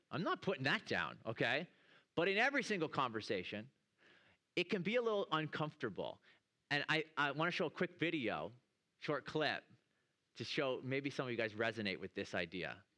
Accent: Toronto, Ontario, Canada; I'm from Toronto, okay? Toronto, Canada, where I left 2 days ago and it was negative 25 degrees, okay?

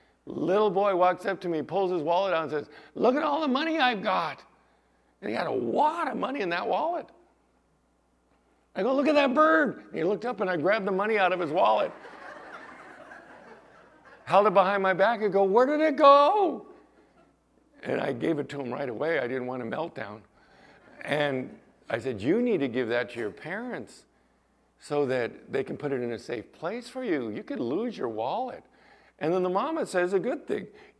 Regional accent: California, United States; When I was a little guy, I used to be proud to say I was from California.

